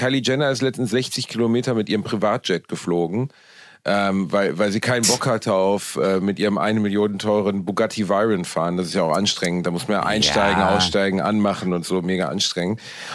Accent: Cologne, North Rhine-Westphalia, Germany; Ich bin wieder in meiner Heimatstadt Köln angekommen

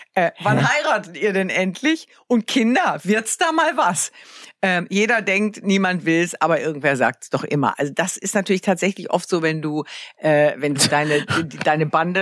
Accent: Northern Germany, Germany; Ich bin aus dem Norden.

